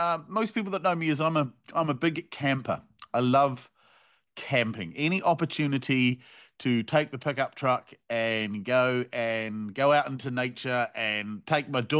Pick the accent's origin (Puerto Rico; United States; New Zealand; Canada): New Zealand; now in United Kingdom; And obviously I'm from New Zealand originally. So whenever we go back home, we always go down to a place called like Queenstown